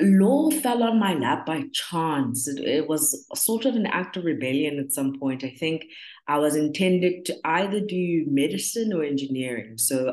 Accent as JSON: {"language": "English", "town": "Durban", "region": "KwaZulu-Natal", "country": "South Africa", "tie": "born or raised there", "said": "I grew up in Durban. I think that's a good place to start. I was born, raised, and grew up in the beautiful city of Durban. I was raised in Mlazi Township. I am a last born"}